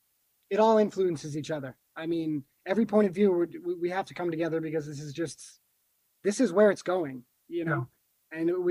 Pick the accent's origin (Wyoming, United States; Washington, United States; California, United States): Wyoming, United States; I come from the country. I'm from Wyoming.